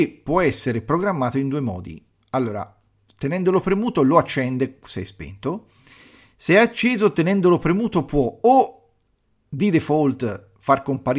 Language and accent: Italian; Campania, Italy; per me è Gemini, io sono di Campania, scusatemi, per me rimane Gemini